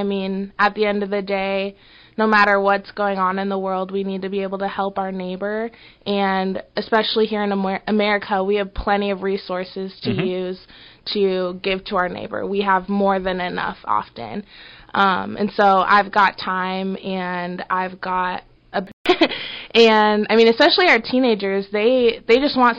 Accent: Bellevue, Nebraska, United States; I'm from Bellevue, Nebraska. Okay. Yeah, born and raised. I love it. I love Bellevue.

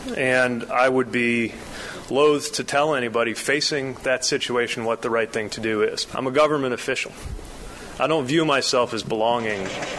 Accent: Indiana, United States; Now, I come from Indiana as a Democrat.

